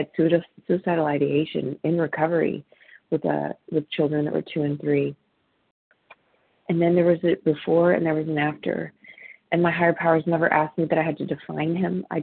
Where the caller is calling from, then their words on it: Modesto, California, United States; I'm actually calling from Modesto, California.